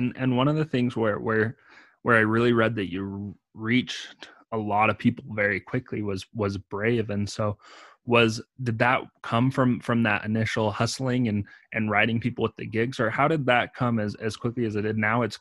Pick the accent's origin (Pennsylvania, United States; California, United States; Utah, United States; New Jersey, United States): Utah, United States; I'm from Utah, so it's a very cold climate. So I don't see a lot.